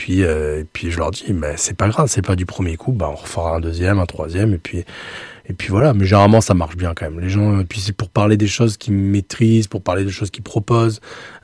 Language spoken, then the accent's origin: French; Occitanie, France; je viens du Gers